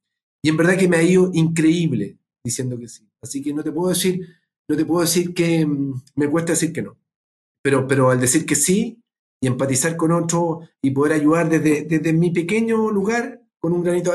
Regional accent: Santiago, Santiago Metropolitan Region, Chile; born there; ¿En qué comuna nací? Nací en el Calvo Maquena, con lo cual debe ser comuna Santiago Centro, creo.

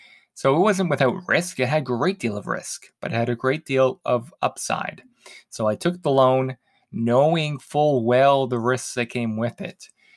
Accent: Halifax, Nova Scotia, Canada; in 2018, my wife and I bought our first rental property in my hometown of Halifax, which we rent out.

